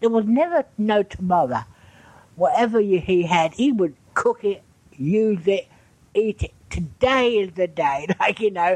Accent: Lambeth, London, United Kingdom; accent: Cockney; I am a Cockney, born and bred.

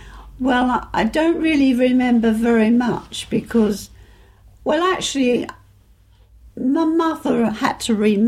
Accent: London, United Kingdom; born there; in London, just outside London, actually. Yes, that's right. I was born not in the city of London, but in London, outer London.

